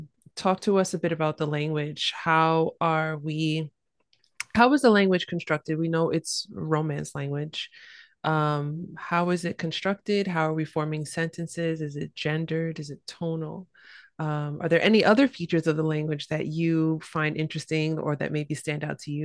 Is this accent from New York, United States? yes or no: yes; New York, United States; I am a New Yorker, so I apologize that I'm not rolling that R into Andorra.